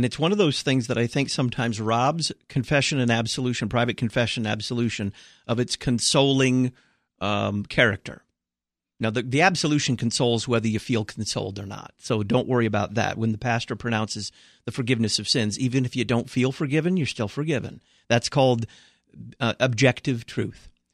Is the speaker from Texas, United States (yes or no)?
yes; Texas, United States; accent: Texas; And my accent is a deeply suppressed Texas accent. It's deeply suppressed. So it's messed with every word I say.